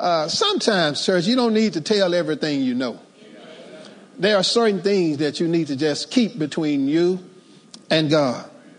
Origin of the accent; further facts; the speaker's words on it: Texas, United States; when I grew up in East Texas, we call it a hoe cake.